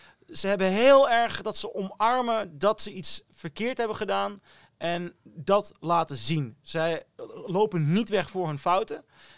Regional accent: Overijssel, Netherlands; vroeger bij mij op school en in Twente, waar ik vandaan kwam

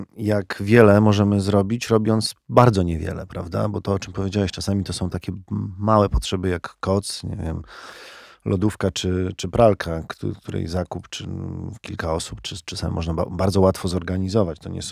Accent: Warsaw, Masovian Voivodeship, Poland; i znowu daliśmy radę jako Polacy, jako warszawiacy i warszawianki.

